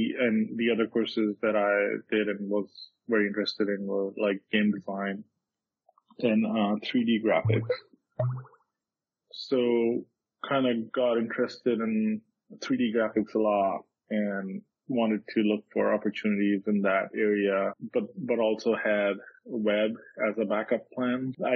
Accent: India; I grew up in India

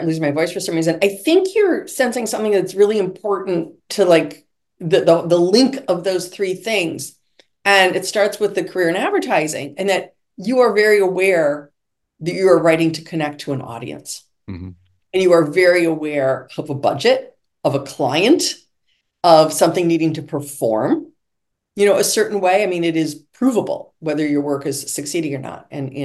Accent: Duluth, Minnesota, United States; I grew up in Duluth, Minnesota.

